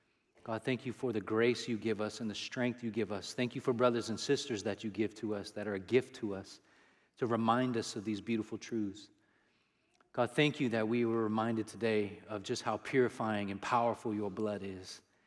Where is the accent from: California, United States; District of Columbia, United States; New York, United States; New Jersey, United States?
California, United States; And we grew up together here in California, and then he went to school at Syracuse to play basketball